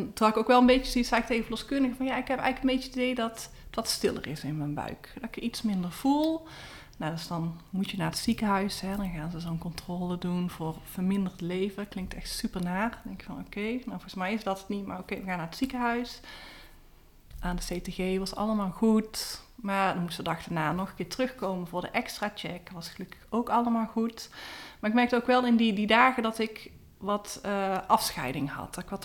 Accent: North Brabant, Netherlands; accent: Brabant soft G; Ik woon in Someren. Dat is een dorpje in het gezellige Brabant. Zal je ook wel horen aan mijn zachte G.

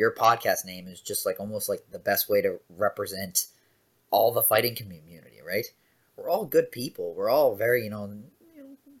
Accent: Newfoundland and Labrador, Canada; also born or lived in Regina, Canada; When I was a year and a half, I moved to Newfoundland, and that's why, you know, I remember nothing and have no recollection of Saskatchewan.

